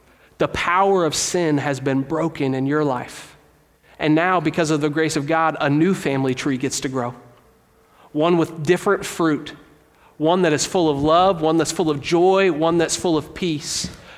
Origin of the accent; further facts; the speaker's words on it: Kentucky, United States; I grew up in Northern Kentucky